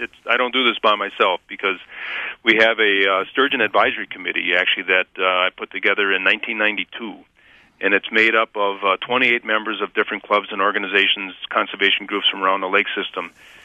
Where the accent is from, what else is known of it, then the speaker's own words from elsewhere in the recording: Wisconsin, United States; I also have my roots here are in Wisconsin. I'm from Wisconsin, and I have memories going back up on the Flambeau River in the northern part of the state when I was a kid